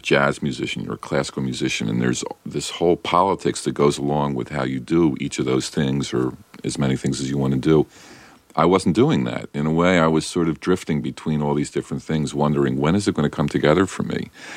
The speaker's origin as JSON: {"language": "English", "country": "United States", "said": "they can tell I'm an American from my accent, but no, I've toned it down."}